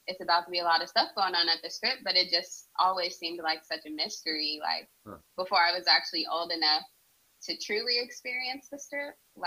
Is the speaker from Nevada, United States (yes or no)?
yes; Las Vegas, Nevada, United States; Both of my parents are also born and raised in Vegas.